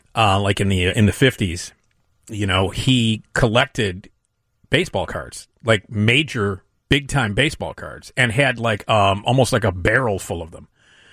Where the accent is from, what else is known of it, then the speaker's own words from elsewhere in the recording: Chicago, Illinois, United States; growing up on Addison, six blocks away from Wrigley Field with a father who's the biggest, you know, Cubs fan in the world, I was born into it.